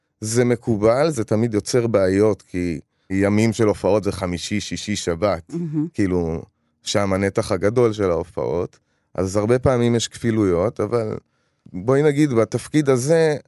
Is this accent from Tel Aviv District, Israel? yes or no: yes; Tel Aviv, Tel Aviv District, Israel; גדלתי בתל אביב, אז גדלתי, הסתובבתי עם מקומות שמוזיקאים מסתובבים בהם.